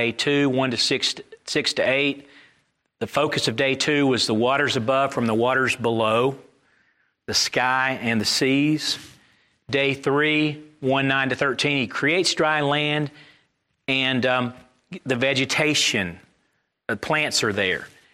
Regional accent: Connecticut, United States; I'm somebody from Connecticut.

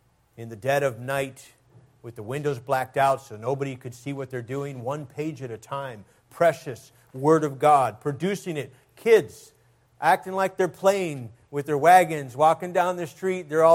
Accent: Wisconsin, United States; in his church when I was growing up in Wisconsin.

